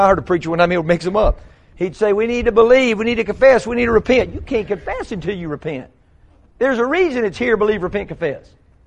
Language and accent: English; Texas, United States; I was raised in Texas to be tough.